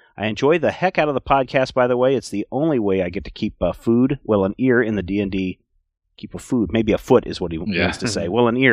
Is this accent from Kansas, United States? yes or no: yes; Kansas, United States; Being that I'm also from Kansas, I figure throwing my money that way would be awesome.